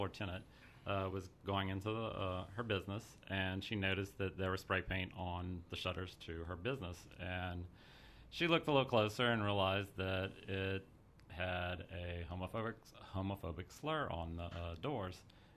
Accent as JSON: {"language": "English", "town": "Morgan City", "region": "Louisiana", "country": "United States", "said": "Morgan City, Louisiana."}